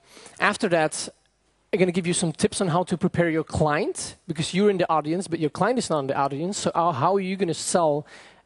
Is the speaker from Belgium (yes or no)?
yes; Belgium; now in Seattle, United States; I'm originally from Belgium, but I moved to Seattle 3 years ago